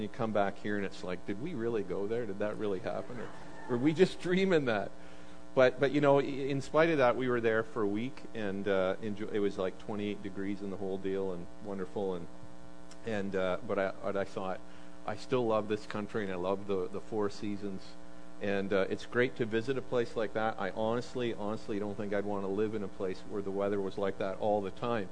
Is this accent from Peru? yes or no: no; Canada; I said, we're from Canada. Oh, he says, what's that like? I said, well, when we left, it was minus 28.